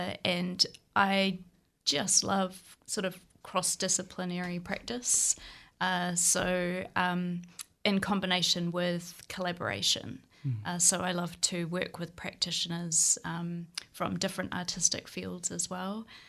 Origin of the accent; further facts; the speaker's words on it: Waikato, New Zealand; also born or lived in Tokoroa; To introduce myself … I was born in Tokoroa, raised in the Waikato. I am a queer, non-binary Pākehā person